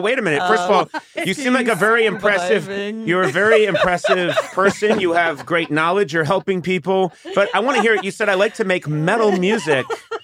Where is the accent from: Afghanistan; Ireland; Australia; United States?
Ireland; I'm Irish.